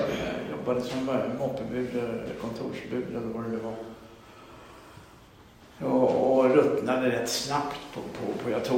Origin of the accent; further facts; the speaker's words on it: Stockholm, Stockholm County, Sweden; när jag kom till fosterhemmet så … Bara för att jag kom från Stockholm då.